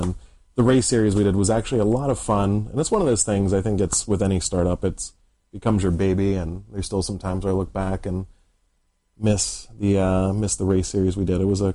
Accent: Pittsburgh, Pennsylvania, United States; I'm from Pittsburgh, Pennsylvania

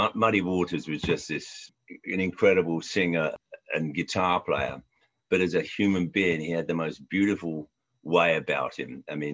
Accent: London, United Kingdom; I used to go and see them when I was growing up in London

